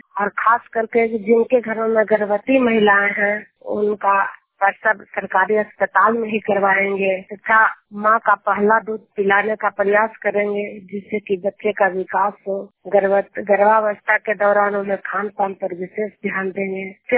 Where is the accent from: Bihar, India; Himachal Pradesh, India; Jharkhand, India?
Bihar, India; Juniyar; मैं नालंदा जिला के ईसा प्रखंड जुनियार गांव की निवासी हूं